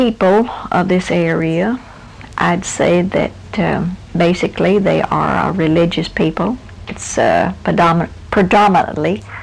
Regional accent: Springfield, Missouri, United States; born there; I was born in Springfield, Missouri, because of the hospital situation.

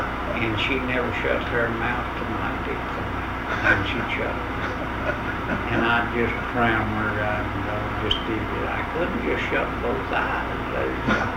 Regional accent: Kennedale, Texas, United States; I was born in Kennedale, Texas, a mile and a half east of Kennedale.

